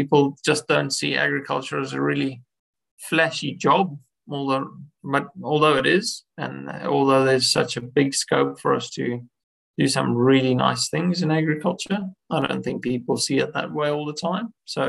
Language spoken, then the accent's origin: English; South Africa; moved away as an adult; now in Australia; I came to Australia from South Africa based on skills. And, you know, when I left South Africa, my brother left with me as well to come to Australia.